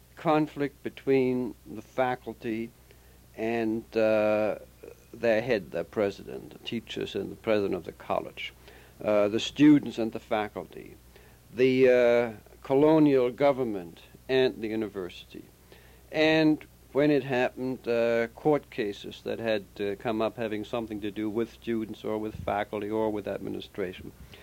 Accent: Germany; moved away as an adult; Originally, yes. Yes, I came from Germany.

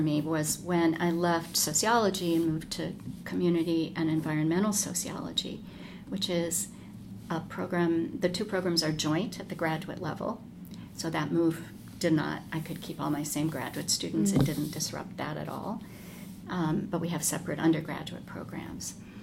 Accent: Alexandria, Virginia, United States; I grew up in Alexandria, Virginia.

